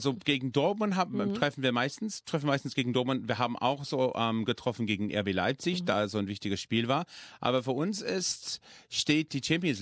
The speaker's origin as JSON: {"language": "German", "town": "Sydney", "region": "New South Wales", "country": "Australia", "lives_now": "Melbourne, Australia", "said": "ich komme originell aus Sydney, ich bin umgezogen nach Melbourne"}